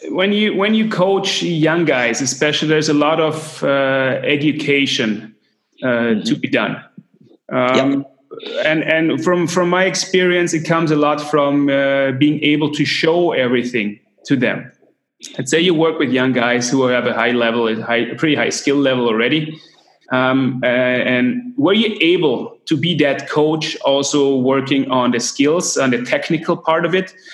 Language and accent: English; Austria; English is a second language; just from own experience growing up in Austria, for example, in the school system